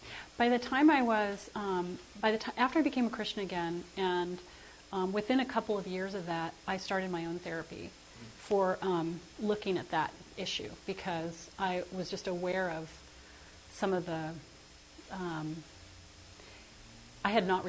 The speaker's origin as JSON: {"language": "English", "town": "Dallas", "region": "Texas", "country": "United States", "lives_now": "Louisiana, United States", "said": "When I moved from Texas to Louisiana, we had lived in a big urban, well, in Dallas, and I used to go to this stream on my bicycle and sit and watch the water."}